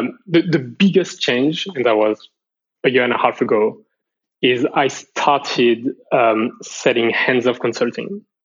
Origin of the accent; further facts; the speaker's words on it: France; English is a second language; I'm from France